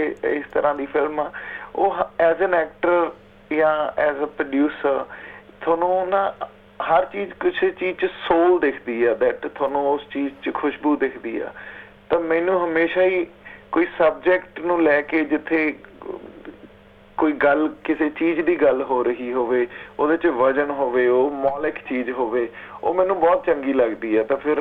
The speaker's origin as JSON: {"language": "Punjabi", "town": "Bathinda", "region": "Punjab", "country": "India", "tie": "born or raised there", "also_born_or_lived": "Muktsar", "said": "ਮੈਂ ਮੁਕਤਸਰ ਦਾ ਜੰਮ ਪਲਾਂ ਜੀ, ਪਰ ਬਠਿੰਡੇ ਮੇਰਾ ਬਚਪਨ ਗੁਜ਼ਰਿਆ ਕਾਫੀ।"}